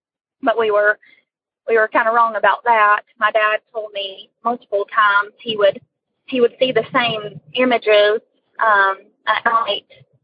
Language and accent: English; West Virginia, United States; I'm from West Virginia.